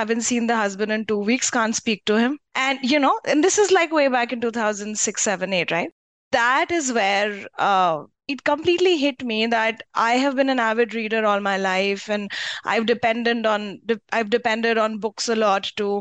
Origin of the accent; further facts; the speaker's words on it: Rajasthan, India; I'm from Rajasthan.